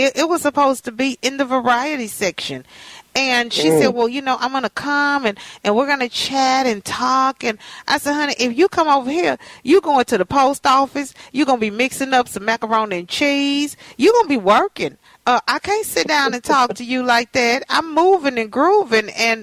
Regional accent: Texas, United States; So, you know, I'm from Texas. So when the snow comes, I watch it in the window.

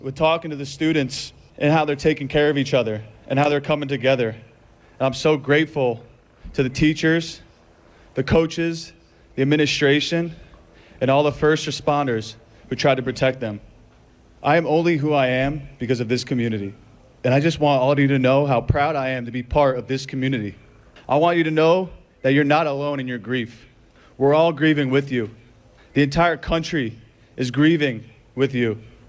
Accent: Parkland, Florida, United States; I'm a baseball player, but I'm also an American. I'm a Floridian, and I'm a Parklander for life.

